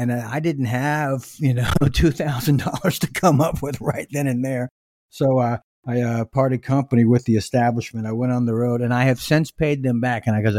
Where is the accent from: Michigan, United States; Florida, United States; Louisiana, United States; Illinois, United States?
Florida, United States; Tampa; now in St. Petersburg, United States; Originally from Tampa, Florida, and moved over here my senior year in St. Petersburg. So I guess you could say I'm somewhat of a native. Not really to St. Petersburg, but close enough.